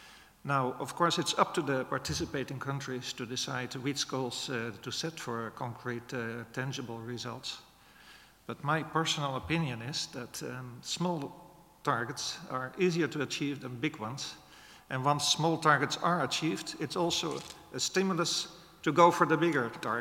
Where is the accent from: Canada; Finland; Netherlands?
Netherlands; English is a second language; I'm from the Netherlands, not a Danube country.